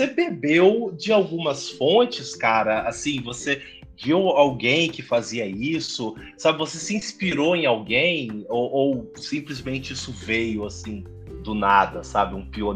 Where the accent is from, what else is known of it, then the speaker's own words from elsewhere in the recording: Vila Velha, Espírito Santo, Brazil; Eu sou de Vila Velha, Espírito Santo.